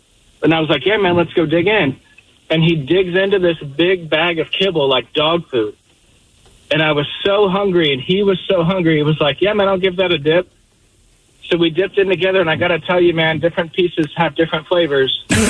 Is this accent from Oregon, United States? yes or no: yes; Portland, Oregon, United States; So I grew up in Southeast Portland